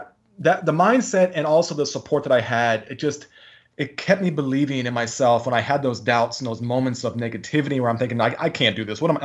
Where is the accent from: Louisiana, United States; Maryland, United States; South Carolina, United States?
Maryland, United States; I'm born and raised in Maryland.